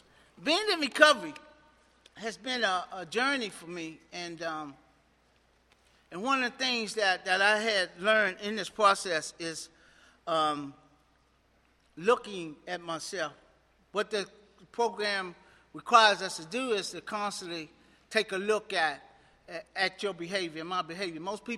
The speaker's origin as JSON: {"language": "English", "region": "Maryland", "country": "United States", "said": "I'm from the South Potomac area."}